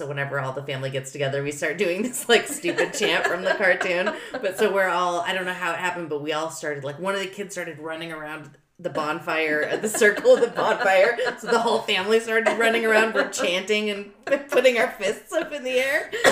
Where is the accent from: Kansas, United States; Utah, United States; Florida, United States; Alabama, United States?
Utah, United States; accent: Utah; I feel like my Utah accent is coming out being here.